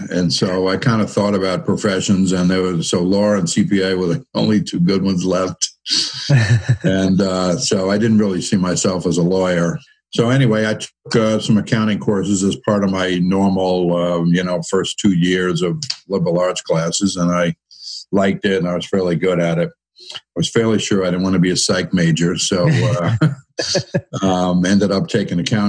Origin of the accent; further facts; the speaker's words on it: Long Island, New York, United States; Originally from New York. Grew up on Long Island.